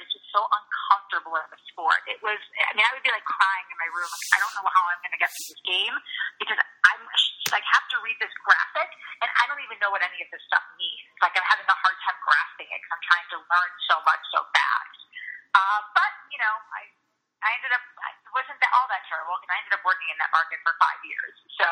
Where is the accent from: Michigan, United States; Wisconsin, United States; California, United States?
Wisconsin, United States; You know, I grew up in Wisconsin.